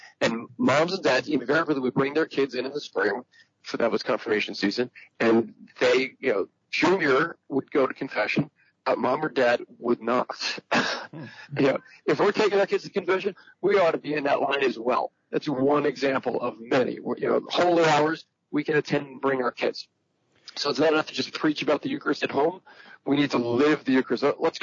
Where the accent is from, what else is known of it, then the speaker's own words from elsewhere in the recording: New York, United States; I'm a New Yorker, but I'm not much of a Yankee fan.